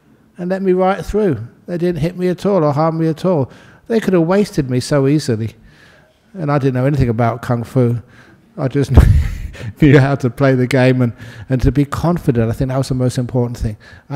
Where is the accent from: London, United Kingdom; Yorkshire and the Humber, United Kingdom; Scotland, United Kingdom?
London, United Kingdom; Acton; And that's where I grew up in London, in West London, Acton. Part of that area is very rough.